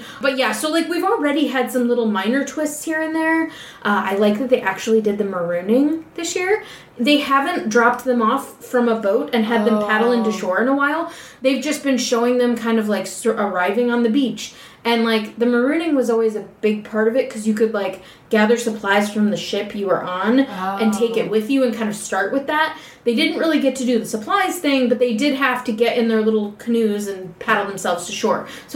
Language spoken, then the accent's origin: English; Toledo, Ohio, United States; usually because they're either from my hometown, from Toledo, or they're, like, a former player